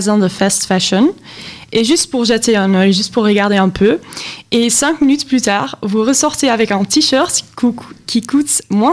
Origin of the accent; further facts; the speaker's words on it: Brussels, Belgium; Je viens de Belgique, de Bruxelles.